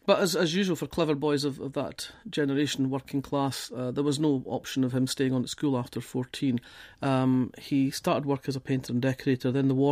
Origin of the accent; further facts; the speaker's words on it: Kirkcaldy, Scotland, United Kingdom; I grew up in Kirkcaldy, and I went to a school that was very strongly academic. But Fife was in many ways quite a parochial, quite a closed world.